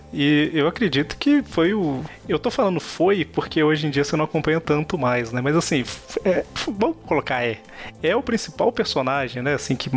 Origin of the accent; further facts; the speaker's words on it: Minas Gerais, Brazil; pra quem não sabe, eu sou de Minas Gerais e quase todo mundo do grupo era de São Paulo, né?